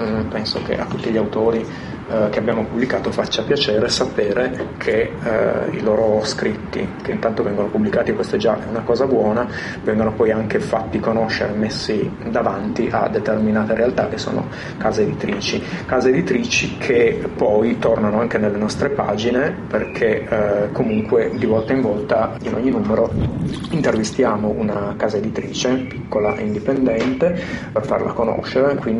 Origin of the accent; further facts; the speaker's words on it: Turin, Piedmont, Italy; siamo tutti di Torino.